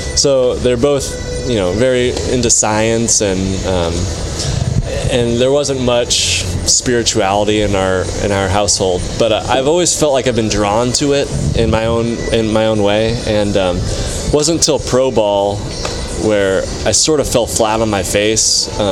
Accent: California, United States; You know, I came in being from Southern California thinking that, hey, it's only Division III.

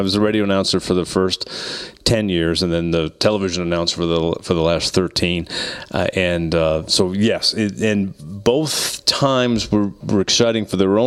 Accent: Indianapolis, Indiana, United States; First of all, I grew up in Indianapolis with a guy named Bob Lamy, who had the greatest hockey fight calls.

